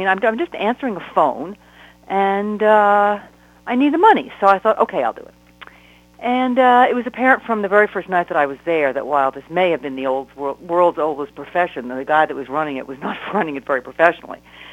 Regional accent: New Jersey, United States; Ah, okay. I grew up in Monmouth County on the North Jersey shore.

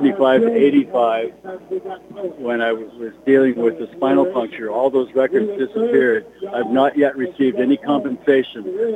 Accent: Lebanon, Oregon, United States; I'm from Lebanon, Oregon. I'm a disabled vet.

